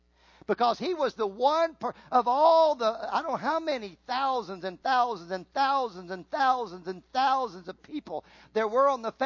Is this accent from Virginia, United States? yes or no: yes; Virginia, United States; I grew up in Virginia. We grew up in all that. I came into Louisiana.